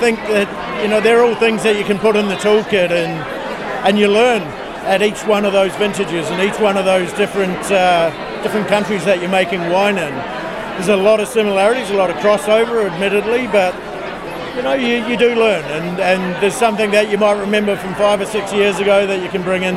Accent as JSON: {"language": "English", "country": "New Zealand", "moved": "as an adult", "lives_now": "United States", "said": "I'm from New Zealand."}